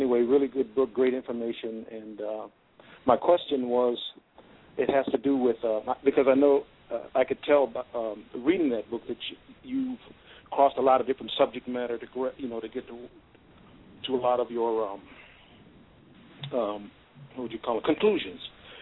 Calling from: New Mexico, United States; I'm calling from New Mexico, from New Mecca.

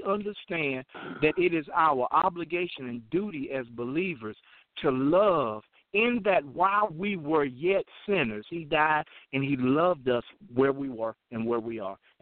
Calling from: Little Rock, Arkansas, United States; I'm calling from Little Rock, Arkansas.

